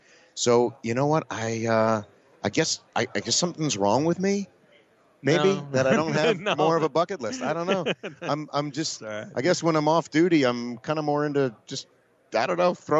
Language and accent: English; New Jersey, United States; growing up in New Jersey, I wanted to cover the Giants or the Yankees big time.